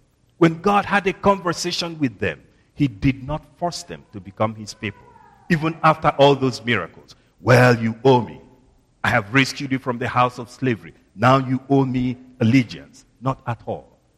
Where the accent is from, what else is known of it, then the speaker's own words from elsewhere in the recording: Nigeria; I'm from Nigeria. We don't do well with snow and cold.